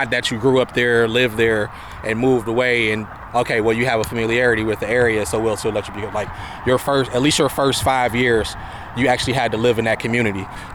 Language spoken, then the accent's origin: English; Cleveland, Ohio, United States; It wasn't a glamorous place to live and grow up, but it was still good foundation-wise